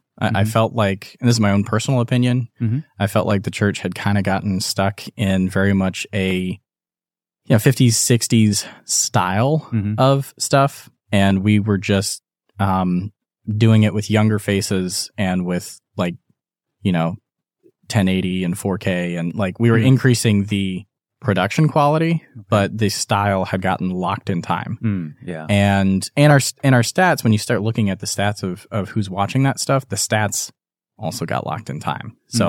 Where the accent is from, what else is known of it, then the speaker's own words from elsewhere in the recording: Dayton, Ohio, United States; I was born and raised in Dayton, Ohio. Okay. So if anyone knows the Kettering area where there's Kettering Health, yeah, and all of its hospitals. Mm-hmm. And so that was where I grew up.